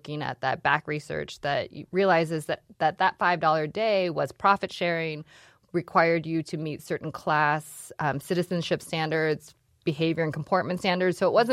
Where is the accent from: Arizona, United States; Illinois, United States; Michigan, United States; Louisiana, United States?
Michigan, United States; Detroit; And during that decade, living outside of Michigan, whenever people would find out, you know, I was from Detroit, there was always this moment of pause.